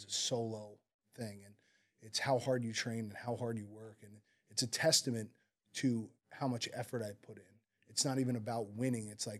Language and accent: English; Newark, New Jersey, United States; You know, I grew up in Newark, New Jersey, in not the best neighborhood. And, you know, my family was very blue collar, Italian, working class people.